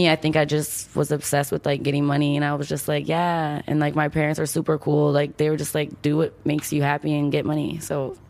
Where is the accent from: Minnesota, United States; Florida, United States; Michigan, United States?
Michigan, United States; Yeah, I grew up there until I was like 18, and then I went to college in Michigan my freshman year.